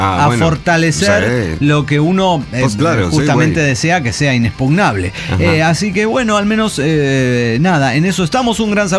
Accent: Bolivia; Como boliviano, puedo empatizar con el equipo y decir, pensar, hemos perdido.

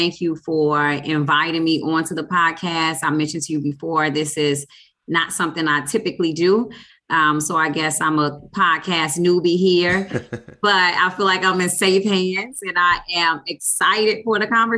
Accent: Chicago, Illinois, United States; So I am from Chicago, Illinois, the south side of Chicago. I'm very proud of being where I'm from

